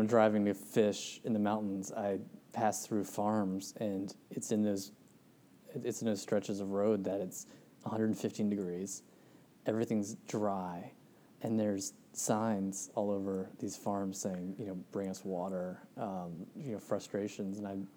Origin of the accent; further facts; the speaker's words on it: East Coast, United States; Because I'm from the East Coast.